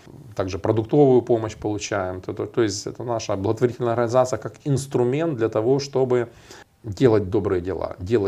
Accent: Dnipro, Dnipropetrovsk Oblast, Ukraine; Я из города Днепр, из церкви Відродження, Возрождения ЕХБ.

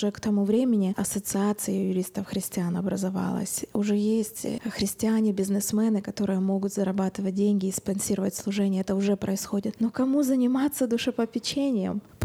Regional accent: Rivne, Rivne Oblast, Ukraine; в городе Ровно. Это мой родной город. Я там родилась и выросла, и меня там все знают. Если я с 8 лет ходила в баптистскую церковь там

